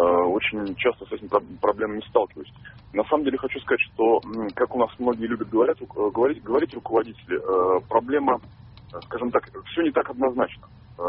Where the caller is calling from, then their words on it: Tolyatti, Samara Oblast, Russia; Я из Тольятти, да, звоню.